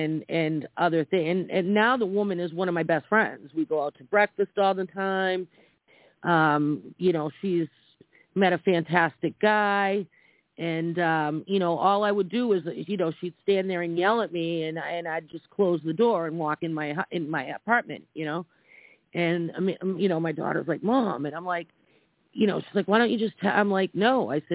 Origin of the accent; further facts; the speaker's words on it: New York, United States; also born or lived in Boston; Because I'm from New York and Boston, and you know, I'm Italian.